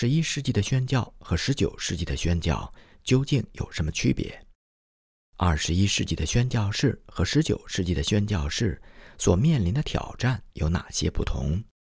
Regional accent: China; 我们中国人常常批评西方人的种族歧视，但常常有意无意之间也歧视其他的种族

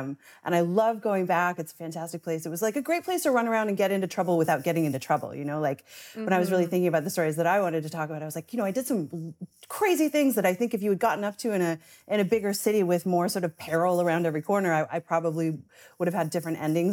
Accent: Newfoundland and Labrador, Canada; I grew up in Newfoundland off the east coast of Canada.

